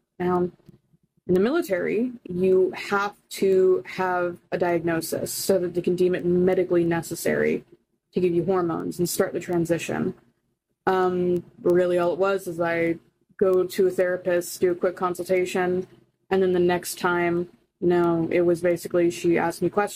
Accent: Florida, United States; And I come from a very conservative state. I come from Florida.

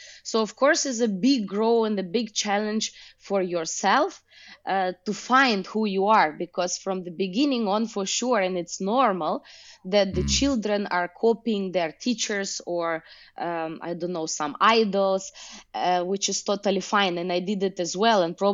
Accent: Ukraine; English is a second language; now in Germany; So yeah, I am living now in Germany. Actually, I'm coming from Ukraine.

